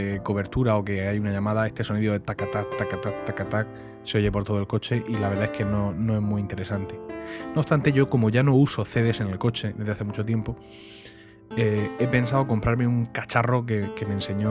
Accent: Santander, Cantabria, Spain; now in Vitoria, Spain; 41 años, tot de switcher y vivo en Vitoria por motivos de trabajo, pero soy de Santander, esa tierra verde y azul entre Asturias y País Vasco que nunca nombran los hombres del tiempo.

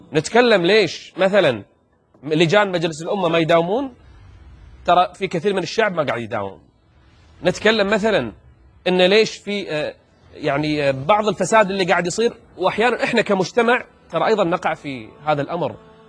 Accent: Kuwait; هذا كل واحد اللي بيقوله بقلبه أنا كويتي

